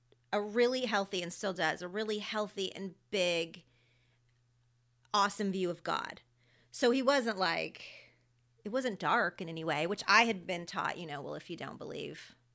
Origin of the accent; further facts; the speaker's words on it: Oklahoma, United States; I grew up in a really great church, a really great small non-denominational church in my hometown in Oklahoma